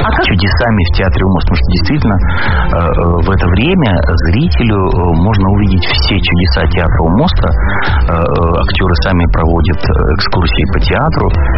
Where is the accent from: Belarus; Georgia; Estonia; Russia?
Georgia; accent: Georgian; Russian is a second language; Ну, потому что мы говорим с грузинским акцентом, у нас грузинские жесты, грузинская пластика, танцы грузинские.